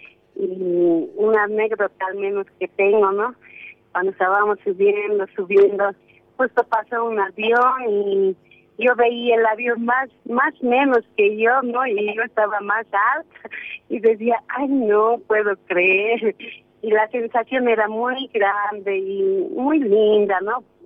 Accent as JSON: {"language": "Spanish", "country": "Bolivia", "said": "Sí, sí, ya evidentemente aquí en mi país ya cambió, ¿no? Porque ahora sí ya hay más comunicación, más lugares ya públicos, porque antes una mujer de polera era muy discriminada, ¿no? Aquí en Bolivia."}